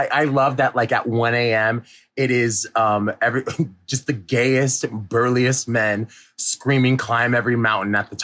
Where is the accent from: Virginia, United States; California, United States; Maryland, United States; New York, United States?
New York, United States; New York City; where you from? I was like, I'm from New York, bitch.